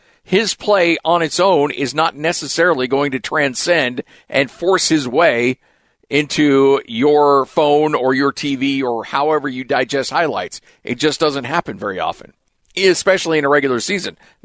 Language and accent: English; Idaho, United States; Look, I grew up in Idaho.